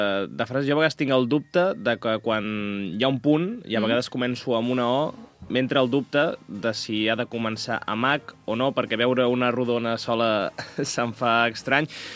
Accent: Castellví de la Marca, Catalonia, Spain; De la Múnia, de Castellví de la Marca, per allà a les 10 de la nit.

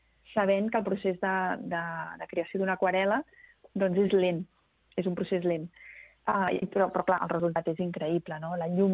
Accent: Sabadell, Catalonia, Spain; uns quants poetes de la meva ciutat natal, de Sabadell

